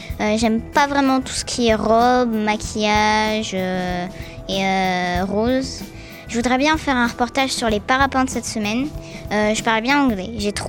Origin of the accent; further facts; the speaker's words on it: France; Je suis française, j'adore les animaux.